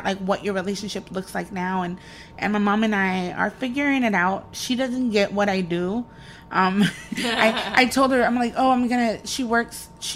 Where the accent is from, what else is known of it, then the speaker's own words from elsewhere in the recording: El Salvador; accent: Mexican; now in Los Angeles, United States; Because I live my life here being like, I'm Salvadoran. I'm Salvi. I'm a Salvi poet.